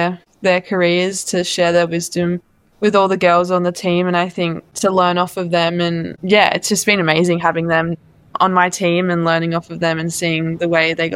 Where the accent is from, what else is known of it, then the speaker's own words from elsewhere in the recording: Melbourne, Victoria, Australia; born there; I was born in Melbourne.